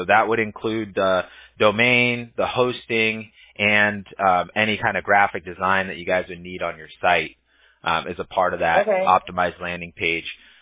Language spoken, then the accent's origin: English; Huntington Beach, California, United States; Oh yeah. That's my hometown.